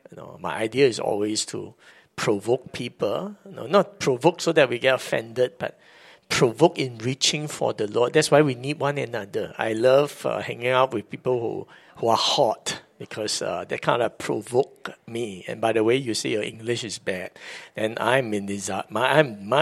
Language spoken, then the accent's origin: English; Kansas City, Missouri, United States; now in Singapore; You know, when I came here from Kansas City, God put the dreams in my heart to do 24-7.